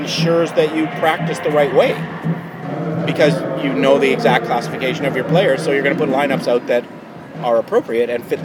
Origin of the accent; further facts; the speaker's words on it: Winnipeg, Manitoba, Canada; Winnipeg, yes. Winnipeg, Manitoba.